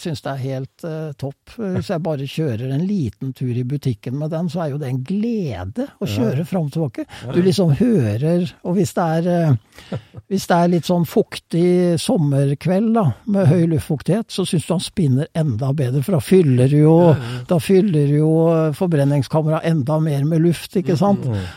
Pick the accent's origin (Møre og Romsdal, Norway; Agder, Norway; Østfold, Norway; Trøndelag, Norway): Østfold, Norway; Fredrikstad; det en kar I Fredrikstad der jeg kommer fra